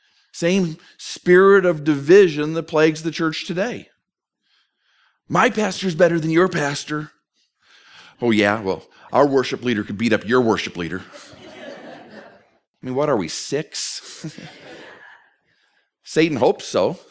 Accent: St. Paul, Minnesota, United States; St. Paul is my hometown.

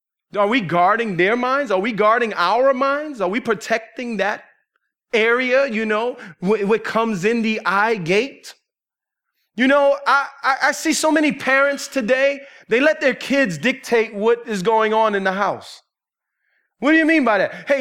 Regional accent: New York City, New York, United States; I say, since I'm from New York City, we got the best pizza around.

